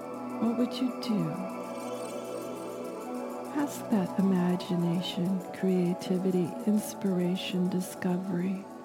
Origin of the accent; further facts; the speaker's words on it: Pacific Northwest, United States; Growing up in the Pacific Northwest, yeah, I'm one of those tree hugger types of gals.